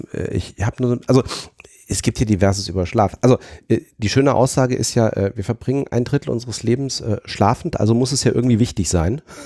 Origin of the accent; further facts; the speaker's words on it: Fulda, Hesse, Germany; born there; also ich bin ja gebürtig aus Fulda, insofern waren so meine ersten Weinerfahrungen.